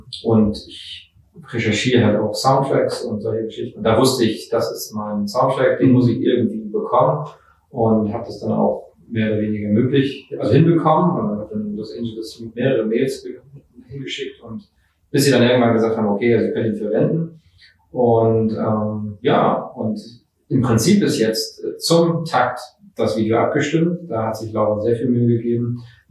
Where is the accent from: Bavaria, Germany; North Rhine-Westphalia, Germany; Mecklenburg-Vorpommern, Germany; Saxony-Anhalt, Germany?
Mecklenburg-Vorpommern, Germany; Schwerin; born there; gebürtiger Schweriner auch, bin mittlerweile 35 Jahre alt